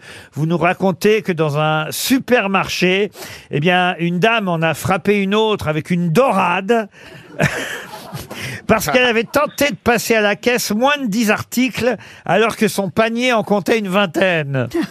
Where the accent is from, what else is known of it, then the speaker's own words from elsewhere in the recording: France; il n'y a pas de réelle constitution du Royaume-Uni comme il y en a chez nous en France.